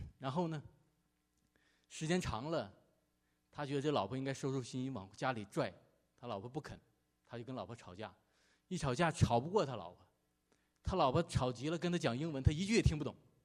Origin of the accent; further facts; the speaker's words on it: China; moved away; 就是我们中国人最爱说的心想事成